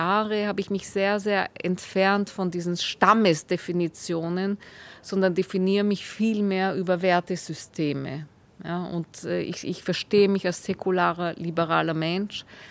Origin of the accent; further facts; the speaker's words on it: Austria; weil ich bin ja in Österreich zur Welt gekommen und aufgewachsen